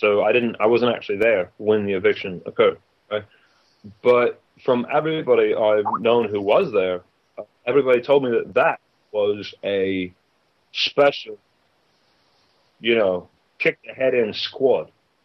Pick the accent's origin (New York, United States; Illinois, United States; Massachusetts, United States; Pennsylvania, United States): New York, United States; I'm a New Yorker.